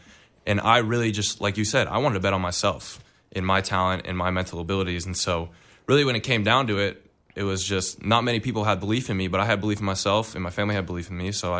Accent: Arizona, United States; I came from Arizona high school football, where it wasn't big. We had 2,000 people at our games, tops.

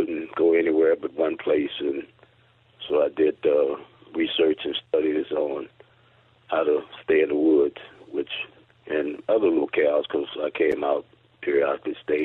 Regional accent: New Orleans, Louisiana, United States; because I'm from New Orleans and I had never been a hunter

